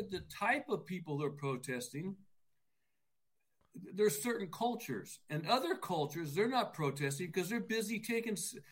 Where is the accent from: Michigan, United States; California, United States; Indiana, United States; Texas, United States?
California, United States; Oakland; You know, I could say it honestly because I was born in Oakland, so I could say that was my hometown.